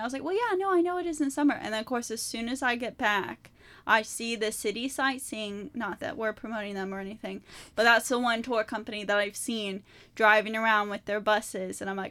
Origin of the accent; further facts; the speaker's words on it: Houston, Texas, United States; Like, I know, where I grew up in Houston, Galveston is quite close, which is an island